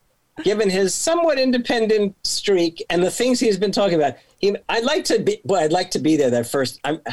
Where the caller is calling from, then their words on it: Wisconsin, United States; I'm talking from Wisconsin where this happened